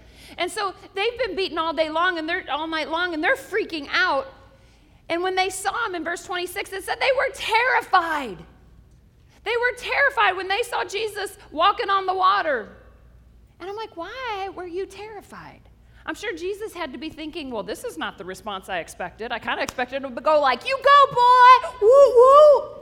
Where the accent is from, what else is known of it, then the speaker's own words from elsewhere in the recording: Canada; born there; I was born in Canada